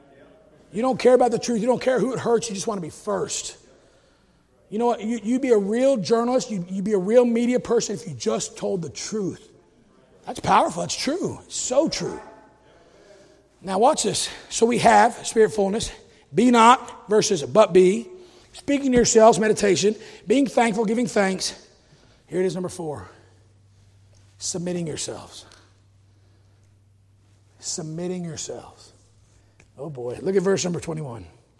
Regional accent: United States; I thank God today that I'm still was born in the greatest country in the history of mankind? I'm an American tonight.

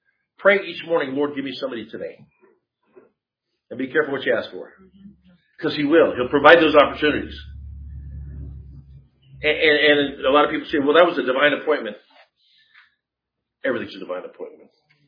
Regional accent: Texas, United States; Well, I was born in the U.S. I'm a Texan.

